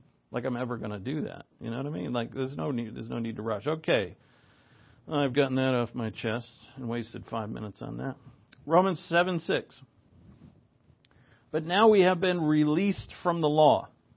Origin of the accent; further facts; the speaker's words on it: Providence, Rhode Island, United States; where I grew up in Providence